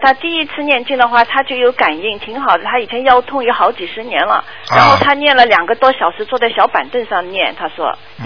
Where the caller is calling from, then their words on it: Melbourne, Victoria, Australia; 我从墨尔本打过来给你。